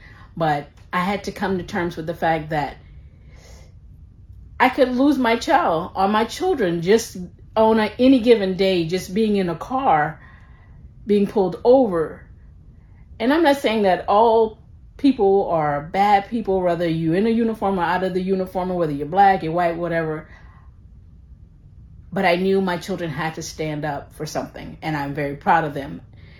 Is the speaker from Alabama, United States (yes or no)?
no; Louisiana, United States; moved away as an adult; now in Austin, United States; I was born and raised in Louisiana. I grew up Southern Baptist, so that's where my core foundation is. Well, I moved to Austin when I turned 21.